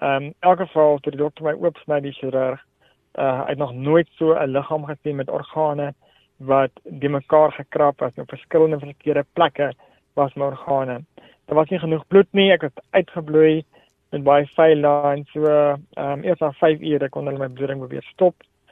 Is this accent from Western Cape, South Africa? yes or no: yes; Western Cape, South Africa; Ek het groot geword in Portable in die Boland.